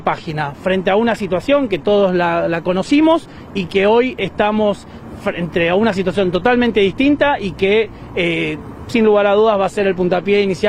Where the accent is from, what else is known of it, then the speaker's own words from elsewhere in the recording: Rosario, Santa Fe, Argentina; y esto lo digo como rosarino